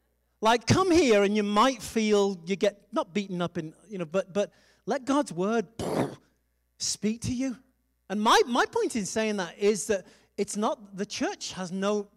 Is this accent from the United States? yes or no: no; United Kingdom; I'm British, so we get processed.